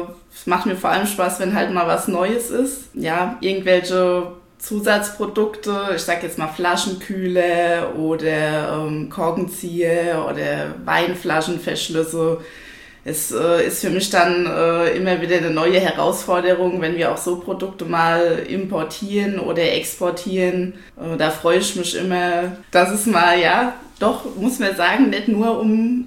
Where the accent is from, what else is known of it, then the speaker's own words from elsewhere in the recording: Schornsheim, Rhineland-Palatinate, Germany; Nein, eigentlich komme ich aus Schornsheim.